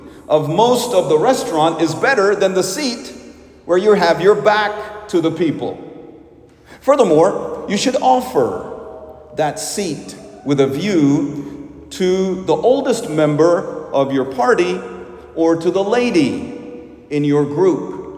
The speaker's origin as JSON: {"language": "English", "town": "Little Rock", "region": "Arkansas", "country": "United States", "tie": "born or raised there", "said": "Growing up in Little Rock, my family attended St. Teresa's Church."}